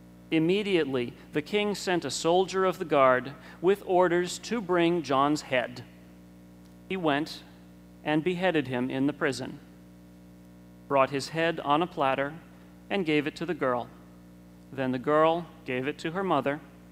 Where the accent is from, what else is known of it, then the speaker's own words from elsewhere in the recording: Rhode Island, United States; public corruption that makes my home state of Rhode Island look like a Boy Scout camp.